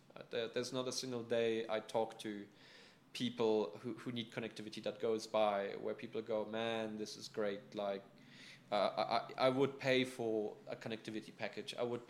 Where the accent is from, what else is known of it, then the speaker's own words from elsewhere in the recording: South Africa; we are South African. We want to make a South African business.